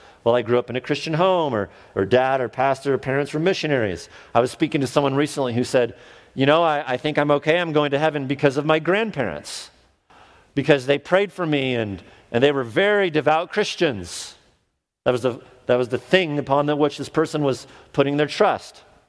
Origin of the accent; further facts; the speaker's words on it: France; now in United States; hold a French and an American passport. I was at the French embassy in LA about a week ago. Spent a lot of time growing up in France.